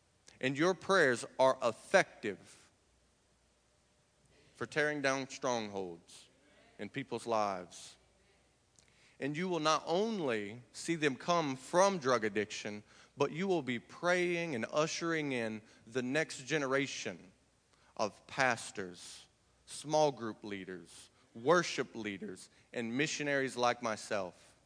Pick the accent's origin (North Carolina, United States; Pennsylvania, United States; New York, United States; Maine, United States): North Carolina, United States; Sanford; now in Long Beach, United States; It was for one purpose that I moved from Sanford, North Carolina, where I'm from, to Long Beach, California, and that was to get away from Jesus.